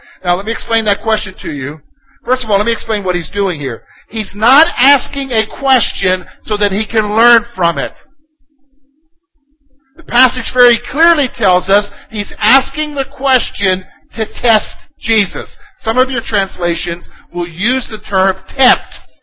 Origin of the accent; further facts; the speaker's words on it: South Carolina, United States; as a boy growing up in South Carolina, down the road was an auto wrecker.